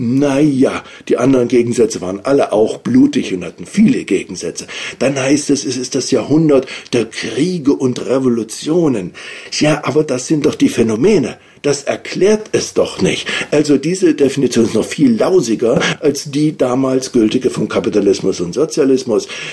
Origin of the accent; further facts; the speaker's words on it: Germany; wir hatten ja bei uns in der DDR eine Epochendefinition dafür.